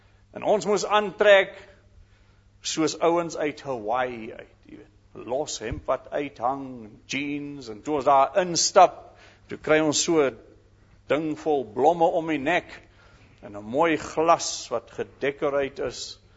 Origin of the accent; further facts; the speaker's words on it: KwaZulu-Natal, South Africa; ek is van KwaZulu-Natal toe, ek het julle gesê, van 'n sendingstasie, ek het groot geword in 'n Afrikaanse kerk, in die NG kerk